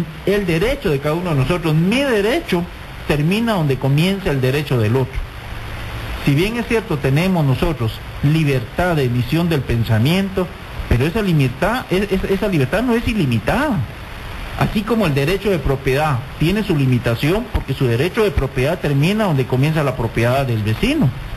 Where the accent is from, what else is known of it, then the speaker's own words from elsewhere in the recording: Guatemala; Como guatemaltecos tenemos la obligación moral de cuidar nuestro sistema financiero